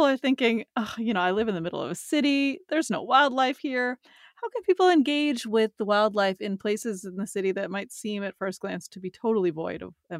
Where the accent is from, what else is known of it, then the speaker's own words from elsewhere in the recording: Boston, Massachusetts, United States; which is based in Boston, Massachusetts, my hometown.